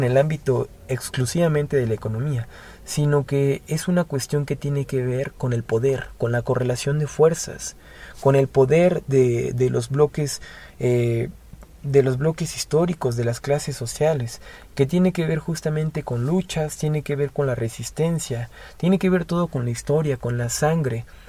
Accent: Mexico; vivimos nosotros como mexicanos asalariados, que vivimos como mexicanos precariados.

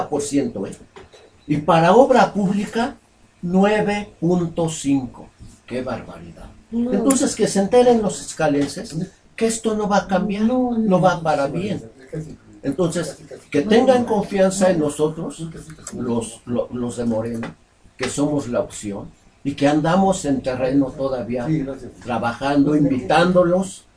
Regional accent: San Lorenzo Río Tengo, State of Mexico, Mexico; Yo, mi pueblo, San Lorenzo Río Tengo, es mi pueblo nativo de allí, mexiquense.

